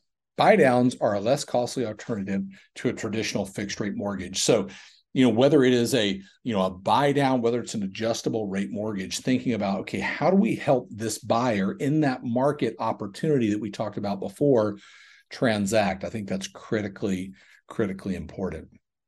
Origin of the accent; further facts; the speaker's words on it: Georgia, United States; I grew up in the South, a little town outside of Atlanta, Georgia, and we're sort of in this turn in real estate.